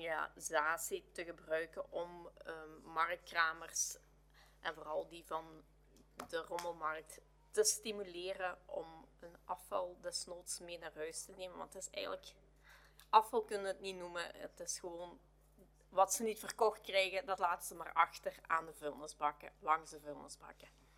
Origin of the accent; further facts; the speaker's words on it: Wellen, Flanders, Belgium; Ik was afgelopen weekend in mijn thuisdorp in Wellen